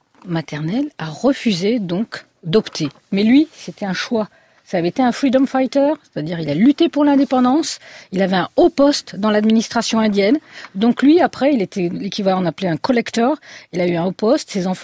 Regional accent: Paris, Île-de-France, France; born there; moi je suis né à Paris dans le 12e.

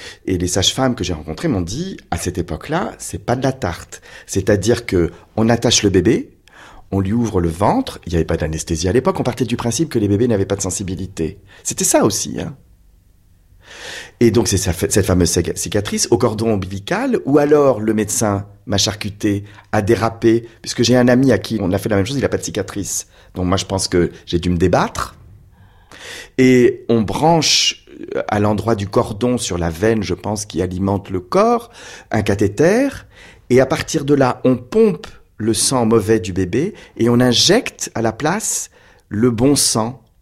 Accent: Brest, Brittany, France; born there; l'hôpital Morvan où je suis né à Brest.

